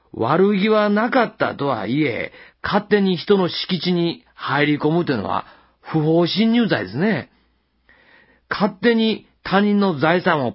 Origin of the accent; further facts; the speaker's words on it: Osaka, Japan; 大阪育ちの私にとりまして、枝が折れそうになるほど実っているリンゴの木は実に不思議で